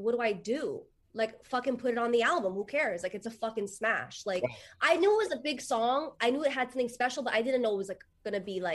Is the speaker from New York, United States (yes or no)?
yes; New York, United States; Obviously, I'm not a country singer. I'm from New York.